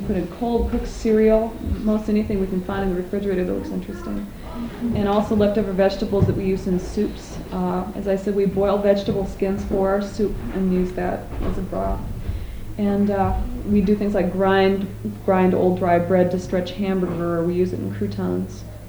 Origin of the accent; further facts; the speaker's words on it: Midwest, United States; a bit more varied fare than just the meat and potatoes diet that I grew up on in the Midwest.